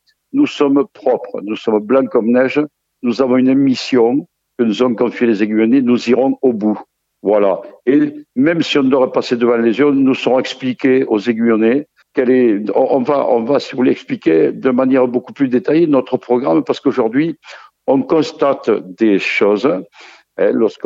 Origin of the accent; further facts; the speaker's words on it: Guyans, Bourgogne-Franche-Comté, France; je suis né à Guyans, moi. Je suis un fils d'immigré italien, mais né, je vis dans la maison que j'habite aujourd'hui.